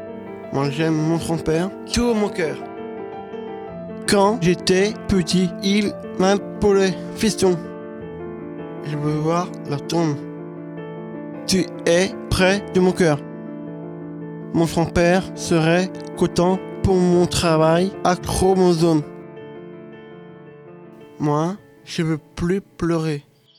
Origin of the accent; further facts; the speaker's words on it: Paris, Île-de-France, France; born there; je suis né à Paris, avec moi, mon frère, ma soeur et mon père.